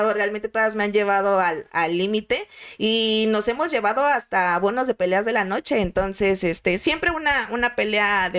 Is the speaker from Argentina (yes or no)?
no; Iztapalapa, Mexico City, Mexico; Nosotros somos de Iztapalapa.